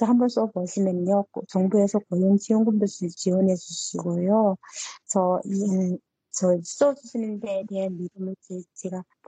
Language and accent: Korean; North Korea; accent: North Korean; now in South Korea; 제가 북한 사투리가 나왔나 봐요.